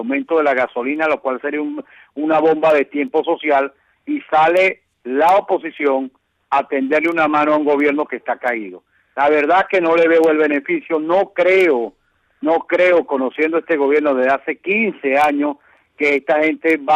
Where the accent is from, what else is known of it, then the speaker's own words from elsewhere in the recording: Venezuela; La verdad que yo como venezolano sentí pena ajena